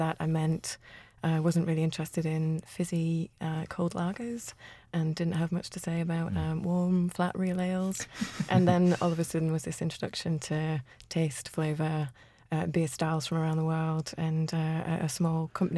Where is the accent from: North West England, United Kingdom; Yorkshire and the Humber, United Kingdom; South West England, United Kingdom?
Yorkshire and the Humber, United Kingdom; Hull; moved away as an adult; now in London, United Kingdom; I'm from Hull in East Yorkshire originally, and I moved down to London just over 10 years ago